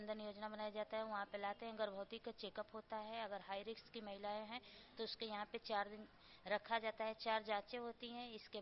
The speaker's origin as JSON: {"language": "Hindi", "town": "Shekhpur", "region": "Uttar Pradesh", "country": "India", "said": "हम शेखपुर से रहने वाले हैं।"}